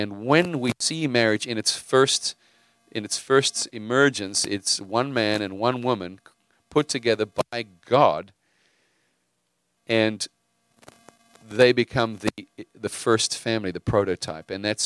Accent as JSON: {"language": "English", "country": "South Africa", "tie": "born or raised there", "said": "You could know that I grew up in South Africa"}